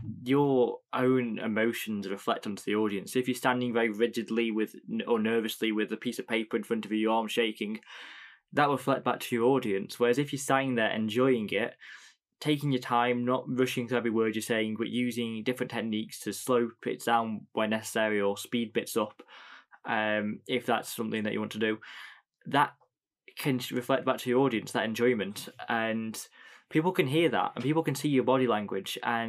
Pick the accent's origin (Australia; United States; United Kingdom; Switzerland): United Kingdom; West Midlands; accent: Stoke; I'm from Stoke, so. Staffordshire, not Stoke, but I have a Stoke accent.